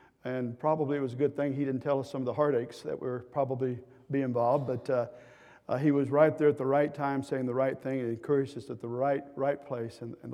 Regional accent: Texas, United States; Now, you know, we're from South Texas. We're just hicks from the South, I suppose.

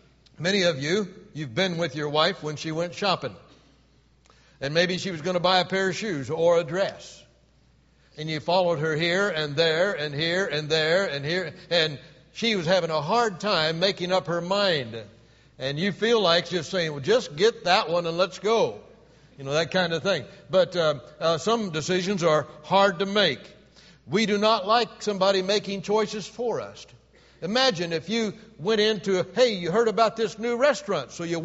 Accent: Taylorville, Illinois, United States; born there; I was born in Taylorville, Illinois. You know why? I wanted to be near my mother.

